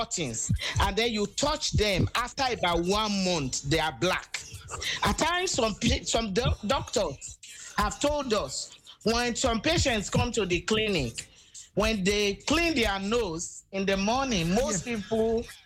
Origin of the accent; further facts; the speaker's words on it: Nigeria; as a Nigerian woman, I appreciate the fact that the queen was an epitome of beauty and intellect